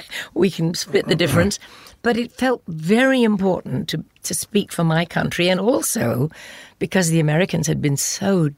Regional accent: England, United Kingdom; Love England. Oh, my God. Yeah.

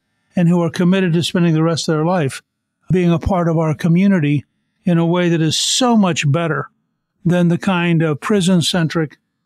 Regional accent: Georgia, United States; to my delight, my home state governor from Georgia, Governor Nathan Deal, gave the keynote address.

